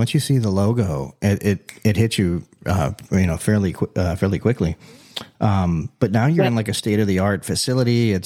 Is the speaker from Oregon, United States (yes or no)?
no; Florida, United States; You know, we're from South Florida. So like, you know, Broward County Fair, Dade County Fair.